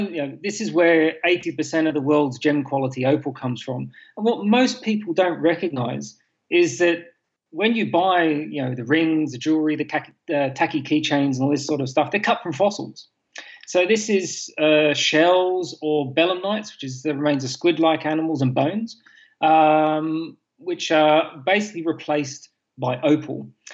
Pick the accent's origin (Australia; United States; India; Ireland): Australia; also born or lived in South coast of England; So I'm from Australia, but my parents carted me off to the UK to grow up for the first 5 years of my life.